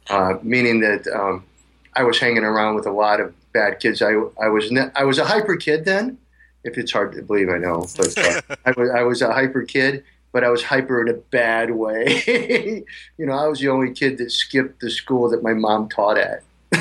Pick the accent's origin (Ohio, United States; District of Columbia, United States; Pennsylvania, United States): Ohio, United States; Fremont; now in Tampa Bay area, United States; I grew up in Fremont, Ohio, a little town kind of, I guess, close to Sandusky, Ohio, or near Toledo, somewhere in there, on a kind of a farm. We lived right next to a dairy farm.